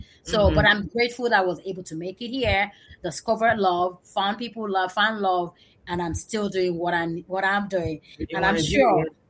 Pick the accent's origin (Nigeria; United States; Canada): Nigeria; Lagos; And I grew up in Lagos. And when you grow up in Lagos, it's like living in San Francisco or living in New York, where you have different, or living in Oakland, diverse culture and tribes living together.